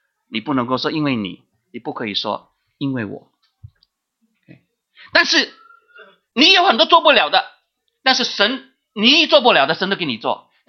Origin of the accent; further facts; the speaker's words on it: China; 我们中国人说知人口脸不知心